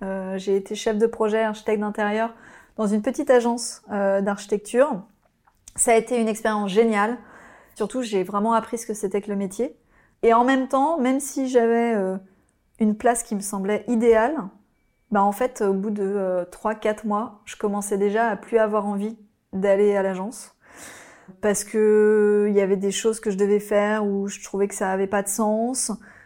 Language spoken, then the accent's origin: French; Hauts-de-France, France; J'ai grandi dans l'Oise.